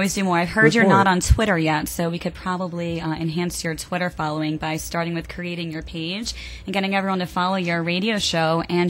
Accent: Rockville, Maryland, United States; now in New York City, United States; I'm actually from Rockville, Maryland, but I currently live in New York City now.

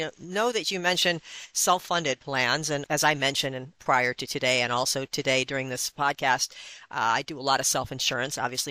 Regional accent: Michigan, United States; I grew up in Michigan, so I'm used to seeing people coming in from Canada to receive medical care.

